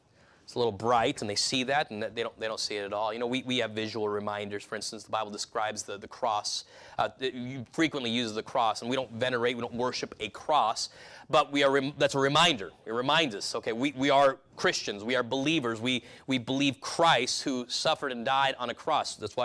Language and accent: English; California, United States; I grew up in California. There's a lot of vineyards with families that we were related to that own vineyards